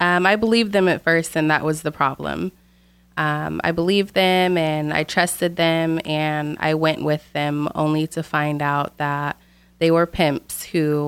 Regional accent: Oroville, California, United States; I am originally from Oroville, California.

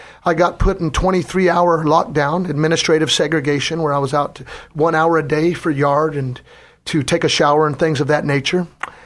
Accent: Gridley, California, United States; Hello, KKXX. I just want to let you know … I grew up in Gridley, California, and came to the Lord through some trials.

